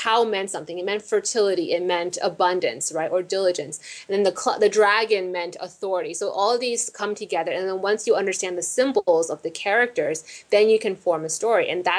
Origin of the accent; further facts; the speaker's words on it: Taiwan; I'm actually from Taiwan.